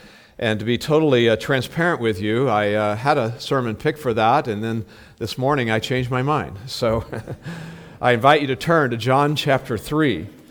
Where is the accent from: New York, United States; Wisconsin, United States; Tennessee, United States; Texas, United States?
Texas, United States; also born or lived in California; Before that, we were 16 years in California, and before that, we grew up in Texas.